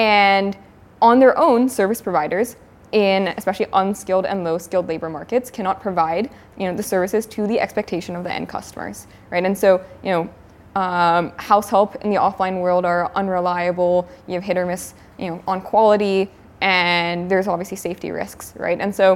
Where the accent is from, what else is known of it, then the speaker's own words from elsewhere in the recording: Virginia, United States; Yeah, so I am from Northern Virginia, right outside Washington, D.C., and I went to Georgetown for undergrad and majored in biology.